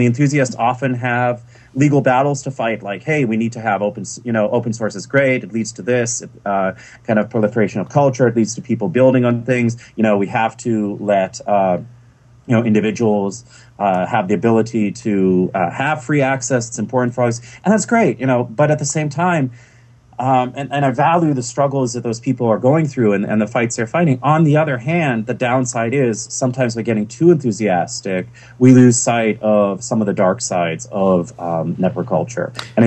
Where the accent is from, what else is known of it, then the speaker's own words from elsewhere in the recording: Massachusetts, United States; when I was growing up in Western Mass